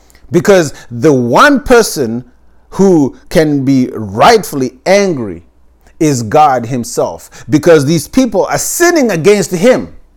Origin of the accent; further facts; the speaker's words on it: Zimbabwe; also born or lived in Oklahoma, United States; now in Missouri, United States; this is growing up in Zimbabwe, I remember this.